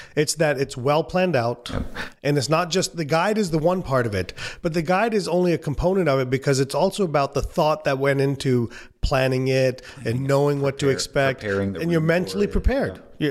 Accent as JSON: {"language": "English", "country": "India", "said": "I'm an Indian, I don't like to spend money."}